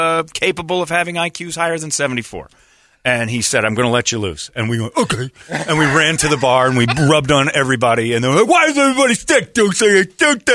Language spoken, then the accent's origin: English; United States; You can't shut us down a second time. We're American, so we're going to start our own little restaurant right here in this parking lot